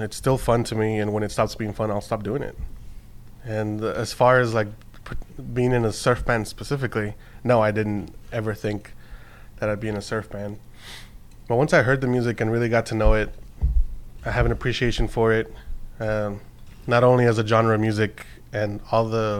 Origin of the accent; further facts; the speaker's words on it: Texas, United States; also born or lived in Mexico; I said I was born in Mexico, raised in Texas, so I can drink just fine.